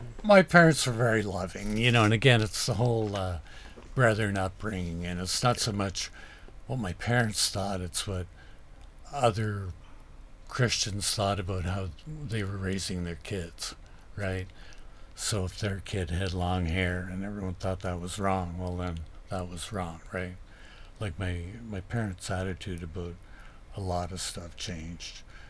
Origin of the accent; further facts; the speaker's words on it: Ontario, Canada; And I grew up in Northern Ontario, walked across a frozen lake